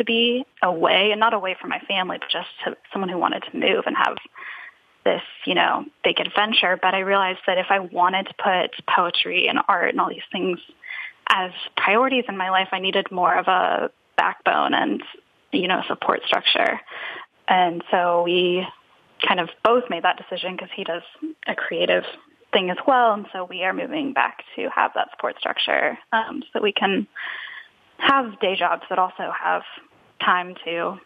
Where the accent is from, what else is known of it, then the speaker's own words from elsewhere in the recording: Texas, United States; moved away; I have been living out of the state that I grew up in. So I've been living in Florida. And I grew up in Texas